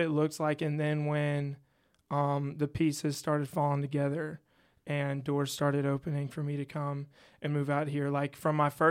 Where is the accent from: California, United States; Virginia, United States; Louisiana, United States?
Louisiana, United States; I'm from Louisiana.